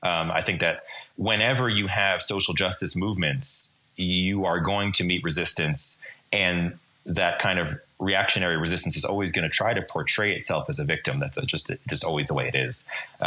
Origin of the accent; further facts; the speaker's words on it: New Jersey, United States; just thinking of my own experience as like a cis white guy growing up in New Jersey in the 80s and 90s.